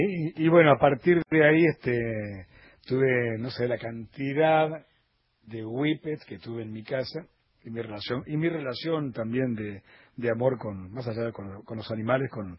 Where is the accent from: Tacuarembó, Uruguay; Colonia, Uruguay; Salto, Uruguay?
Colonia, Uruguay; Juan Lacaze; el mejor de los recuerdos de mi pueblito, Juan Lacase.